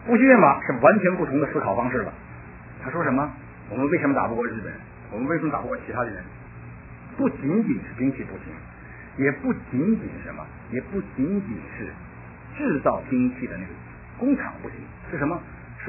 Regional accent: China; 我们从大陆来的人都看过这个甲午海战的

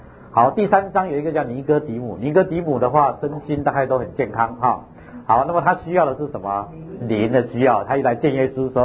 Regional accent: China; 像我们中国人菜一定要煮的，怎么会生着吃呢？

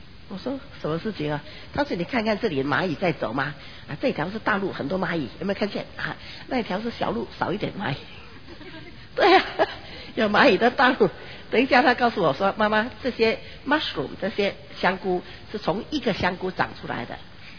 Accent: Fujian, China; 不会好像我们福建人说小孩子有耳朵没有嘴巴啊

